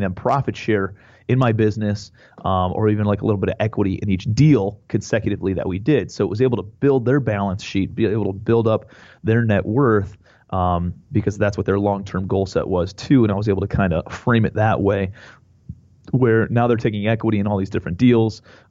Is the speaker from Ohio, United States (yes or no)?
yes; Cleveland, Ohio, United States; also born or lived in New York City / Charleston; I'm from Cleveland, Ohio. So the land, and grew up in Cleveland, went to school in Ohio, moved out to New York City, lived there for about a year and a half.